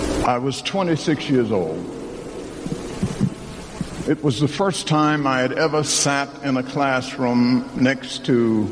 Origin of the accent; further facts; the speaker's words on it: Richmond, Virginia, United States; when I grew up in the American South, in Richmond, Virginia, under total segregation, blinders were put upon us in our community.